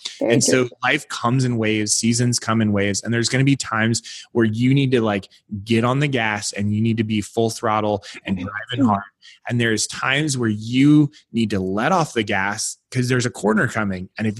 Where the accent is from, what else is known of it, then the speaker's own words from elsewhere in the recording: Tahoe, United States; I grew up in Tahoe. And so we would have these storms and they would just dump like 4 feet of snow in a few hours.